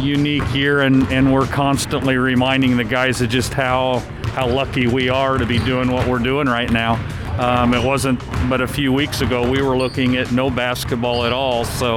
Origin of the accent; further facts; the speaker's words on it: Monmouth, Illinois, United States; I'm born and raised in Monmouth.